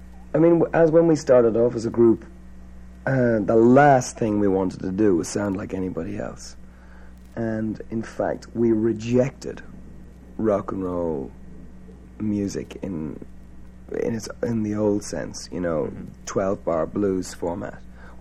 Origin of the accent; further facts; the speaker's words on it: Ireland; Well, that line, to me as an Irishman, faith is the key to open the doors and the borders